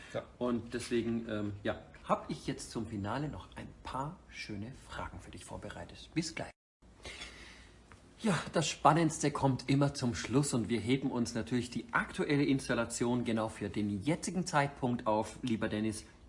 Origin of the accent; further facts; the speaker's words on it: Bavaria, Germany; moved away as an adult; now in Cologne, Germany; Ich komme aus Franken. Und als ich 2002 mit dem Koffer in der Hand, mit dem Ziel Schauspieler zu werden, in Köln ankam